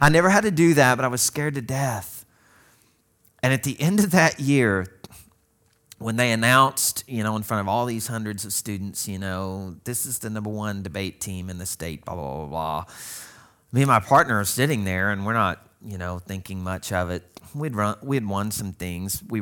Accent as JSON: {"language": "English", "region": "Arkansas", "country": "United States", "tie": "born or raised there", "said": "See, I had that in an English teacher that looked at me as a Cajun in Arkansas, no less, looking at me and saying, youngin', you gonna be in my debate class."}